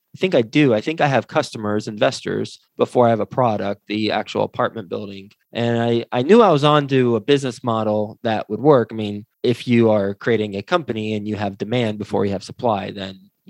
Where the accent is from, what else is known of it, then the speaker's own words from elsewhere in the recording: Texas, United States; moved away as an adult; now in New York City, United States; I'm originally from Texas, but moved to New York City right out of college.